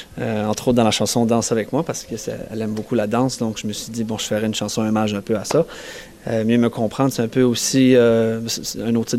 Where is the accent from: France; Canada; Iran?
Canada; Nigadoo, New Brunswick; je viens de Nigadou. Donc c'est un petit village sur la région côtière du Nouveau-Brunswick, dans le nord.